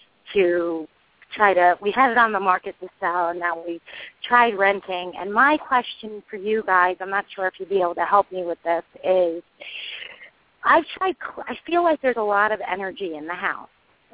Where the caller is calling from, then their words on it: New York, United States; I'm calling from New York.